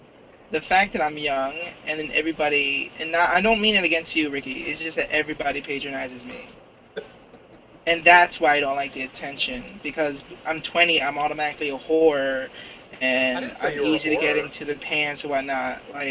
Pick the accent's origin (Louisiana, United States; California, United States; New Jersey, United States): New Jersey, United States; Newark; So, I guess I could disclose a little bit of information about me. So fuck it. I'm from Newark, New Jersey.